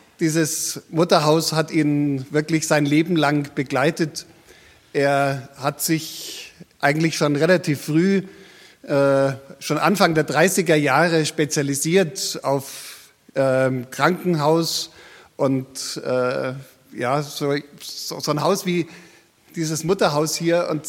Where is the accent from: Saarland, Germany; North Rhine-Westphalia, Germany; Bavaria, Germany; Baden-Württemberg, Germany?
Bavaria, Germany; Munich; Ja, also wir sind in München aufgewachsen, wo sich mein Vater nach dem Zweiten Weltkrieg niedergelassen hat.